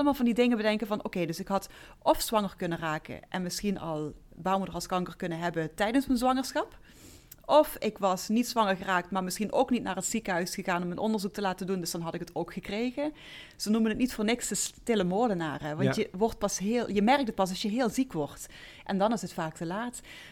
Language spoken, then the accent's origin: Dutch; Heerlen, Limburg, Netherlands; Ik ben 43. Ik kom uit Heerlen.